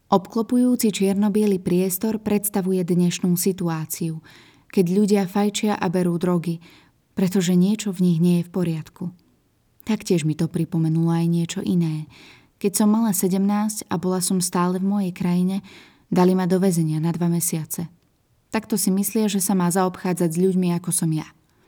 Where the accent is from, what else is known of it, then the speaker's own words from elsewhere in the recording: Tunisia; Múzeá mám rada, aj keď doma v Tunisku som ich často nenavštevovala.